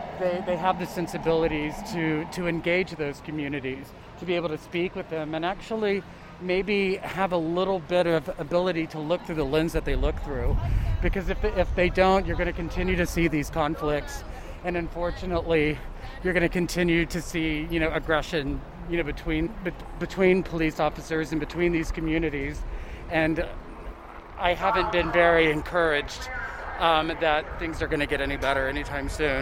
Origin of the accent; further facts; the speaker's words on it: the Ozarks, United States; Yeah, I come from the Ozarks, you know, and the rhetoric there is quite different